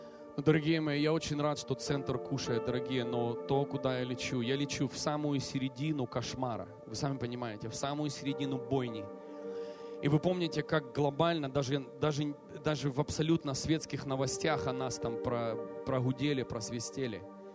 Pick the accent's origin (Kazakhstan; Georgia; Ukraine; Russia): Ukraine; born there; я сам родился на Украине, но мое сердце почему-то сейчас, на данный момент, с Россией.